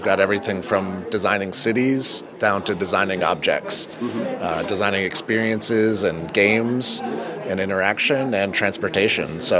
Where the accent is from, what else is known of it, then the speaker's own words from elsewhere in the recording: East Coast, United States; When I originally wanted to be a car designer, but I grew up on the East Coast.